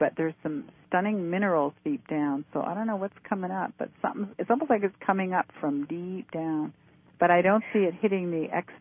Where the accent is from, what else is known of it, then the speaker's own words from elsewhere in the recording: British Columbia, Canada; I started off there. Yes, I did.